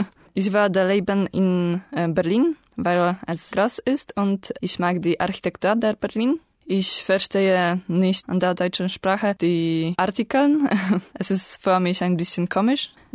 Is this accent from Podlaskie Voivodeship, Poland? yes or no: yes; Białystok, Podlaskie Voivodeship, Poland; German is a second language; Ich komme aus Białystok. Das ist eine Stadt in Ostpolen. Ich wurde in 1993 geboren.